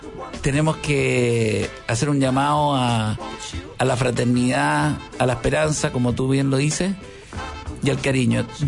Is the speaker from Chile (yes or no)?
yes; Chile; nuestra historia humana como chileno